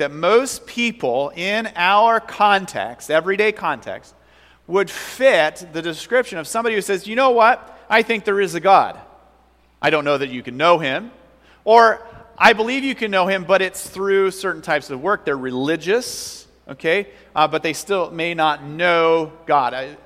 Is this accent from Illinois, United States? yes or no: no; Iowa, United States; I'm from Iowa, and we're considered hicks there.